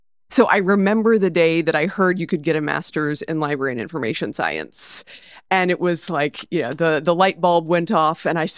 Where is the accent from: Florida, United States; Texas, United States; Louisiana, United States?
Texas, United States; At least my experience growing up in Texas, that wasn't available to me.